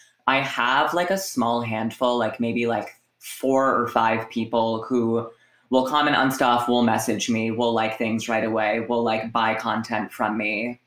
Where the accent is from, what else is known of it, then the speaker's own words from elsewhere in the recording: Providence, Rhode Island, United States; now in New York, United States; So I'm 25 years old. I am from Providence, Rhode Island. I started doing stand-up in 2017, like the fall of 2017.